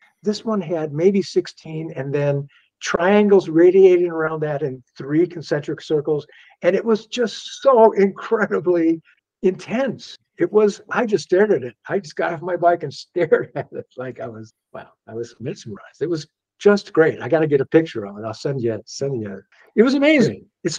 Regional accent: Chicago, Illinois, United States; I grew up in Chicago.

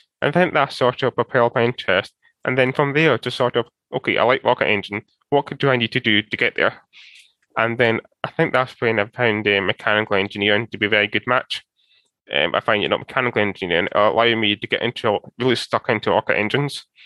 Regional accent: Scotland, United Kingdom; So I grew up in rural Scotland in a part of the country called Perthshire. It's really far away from big cities, in very, very small town.

